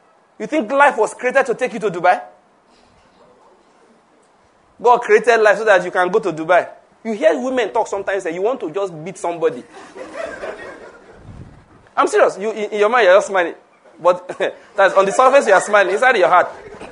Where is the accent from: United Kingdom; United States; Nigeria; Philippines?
Nigeria; West; I grew up in the West.